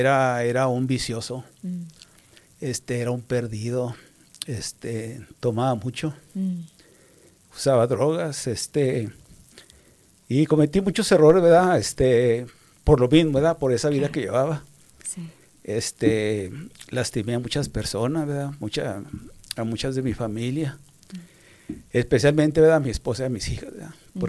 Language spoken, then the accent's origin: Spanish; Nuevo Laredo, Tamaulipas, Mexico; also born or lived in Tierra Blanca, Durango; Yo soy nacido en un pueblito chico allá, se llama Tierra Blanca, Rudo Durango, pero después de un año ahí nacido, mis padres decidieron moverse a Nuevo Laredo, Tamaulipas, la frontera de Laredo, Texas.